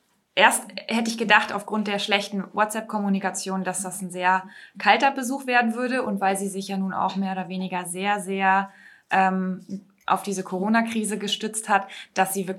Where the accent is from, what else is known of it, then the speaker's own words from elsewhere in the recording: Lower Saxony, Germany; als bei uns in Niedersachsen